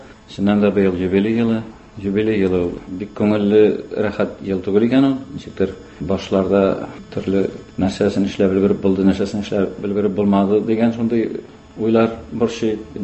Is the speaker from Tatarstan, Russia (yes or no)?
no; Bashkortostan, Russia; also born or lived in Salavat; мин үзем Башкортстаннан, хәзерге Кыргыз районы, элек ул Кымыртау районы дип атала иде. Туып, 2 яшка хәтле анда яшәп.